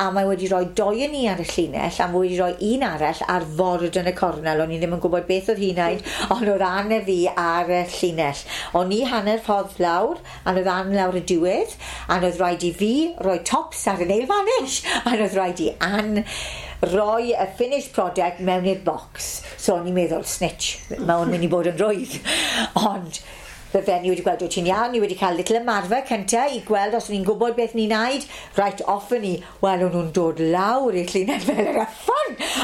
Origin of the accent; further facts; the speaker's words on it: Maesteg, Wales, United Kingdom; Yn wraiddiol, o'n i o'r Faestig.